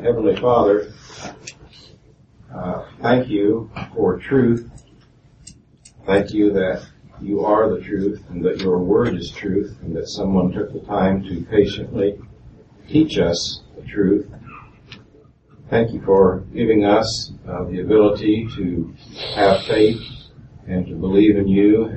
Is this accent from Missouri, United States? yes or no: yes; Joplin, Missouri, United States; I'm from Joplin, Missouri.